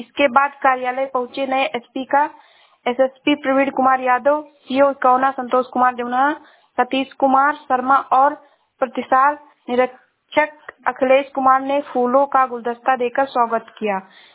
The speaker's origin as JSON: {"language": "Hindi", "town": "Shravasti", "region": "Uttar Pradesh", "country": "India", "said": "मैं जिला श्रावस्ती से हूँ।"}